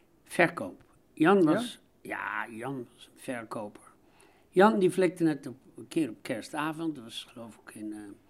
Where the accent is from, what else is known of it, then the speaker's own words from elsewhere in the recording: Beverwijk, North Holland, Netherlands; Mijn jeugd in Beverwijk, die overigens ook heel leuk was.